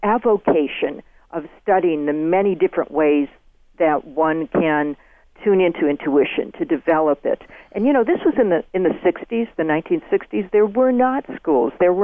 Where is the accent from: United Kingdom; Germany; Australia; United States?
United States; However, growing up in America, it was interesting because as a youth, no one really talked about this sort of subtle energy